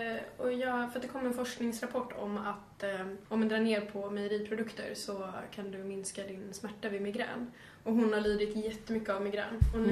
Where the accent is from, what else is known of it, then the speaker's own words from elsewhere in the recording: Dalarna County, Sweden; accent: dalmål; försöka att inte prata så jättemycket dalmål som jag alltid gör.